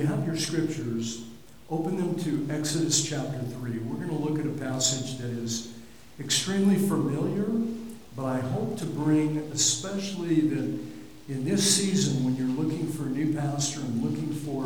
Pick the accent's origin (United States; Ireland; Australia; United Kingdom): United States; El Paso, Texas; moved away as an adult; now in Florida, United States; My family goes back three generations. My original relatives, my great-grandparents, moved to El Paso in the 1920s. So we've been there a long time.